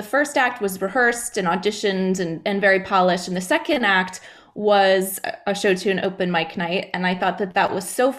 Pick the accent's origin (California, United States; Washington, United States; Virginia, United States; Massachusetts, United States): Massachusetts, United States; Boston; also born or lived in Canada; now in Austin, United States; I'm originally from Boston, and I lived in Canada for 2.5 years with my husband's job